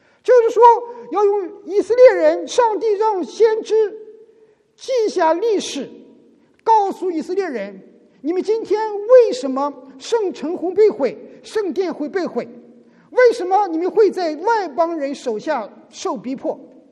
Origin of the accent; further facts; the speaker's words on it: China; 我们来自于中国大陆的，你读的从小你读的历史，无论是抗战史还是抗美援朝史